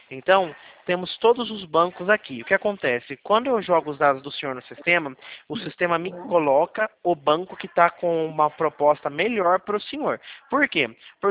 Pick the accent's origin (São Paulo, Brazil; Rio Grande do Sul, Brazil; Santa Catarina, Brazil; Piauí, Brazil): São Paulo, Brazil; Mogi Guaçu; Eu sou da cidade de Mogi Guaçu.